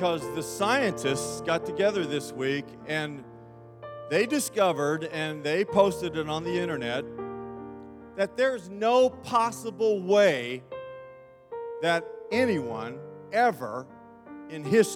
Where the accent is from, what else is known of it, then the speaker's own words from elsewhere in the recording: Dallas, Texas, United States; I was born and raised in Dallas